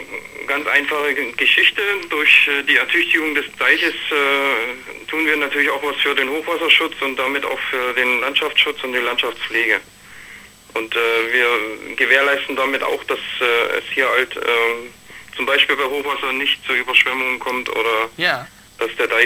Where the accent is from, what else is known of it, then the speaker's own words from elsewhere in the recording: Saxony, Germany; now in Wustrow, Germany; Vielleicht hört man das bei mir ein bisschen heraus. Ich bin ja eigentlich aus Sachsen.